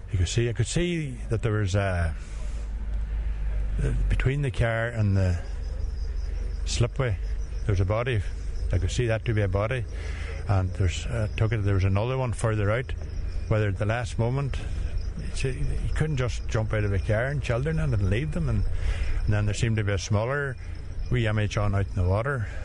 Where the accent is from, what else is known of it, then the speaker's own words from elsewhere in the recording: Buncrana, Ulster, Ireland; I'm from Buncrana. I live about a quarter of a mile away.